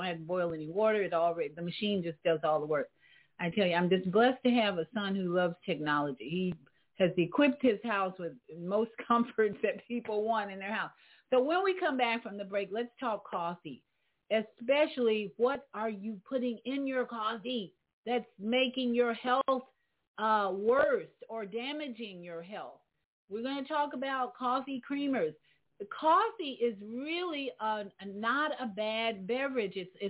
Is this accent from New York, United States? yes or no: no; Chicago, Illinois, United States; Chicago's my hometown, and I've visited in the last this year. I visited twice this year